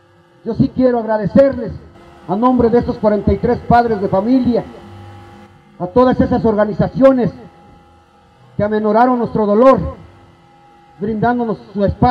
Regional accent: Mexico; recuerden que también somos mexicanos igual que ellos

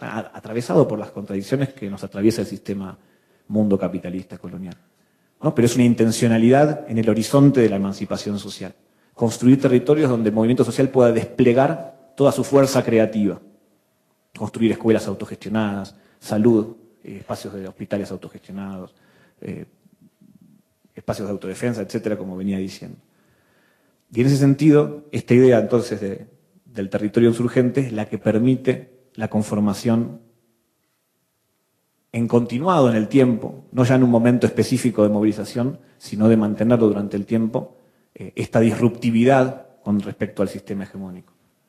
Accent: Argentina; me interesaba traer a cuenta qué está pasando hoy en mi país, en la Argentina

